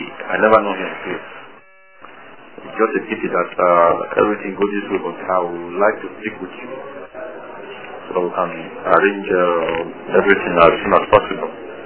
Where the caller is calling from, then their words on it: Dubai, United Arab Emirates; I'm calling from Dubai.